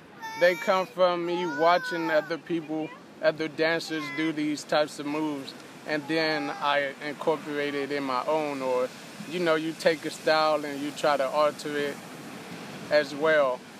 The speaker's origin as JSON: {"language": "English", "region": "California", "country": "United States", "tie": "born or raised there", "said": "My background, so I grew up in California, actually."}